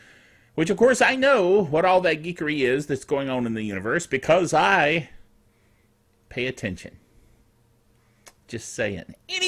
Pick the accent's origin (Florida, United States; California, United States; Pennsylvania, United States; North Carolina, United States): North Carolina, United States; But I am from North Carolina, and this distribution of Linux is also from North Carolina.